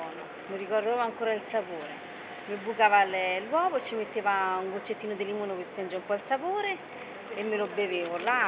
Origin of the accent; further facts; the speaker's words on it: Rome, Lazio, Italy; tra Testaccio e Trastevere. Ho fatto un po' di scuole qua, un po' di scuola a Trastevere. Ho diviso un po' le due zone